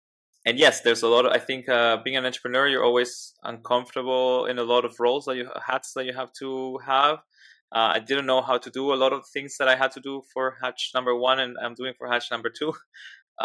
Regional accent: Buenos Aires, Argentina; English is a second language; I'm originally from Buenos Aires, by the way, and this is where I was working.

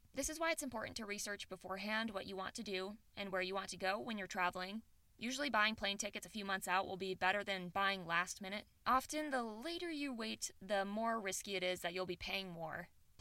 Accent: Midwest, United States; I'm from the Midwest, where an 11-hour drive across the states is nothing

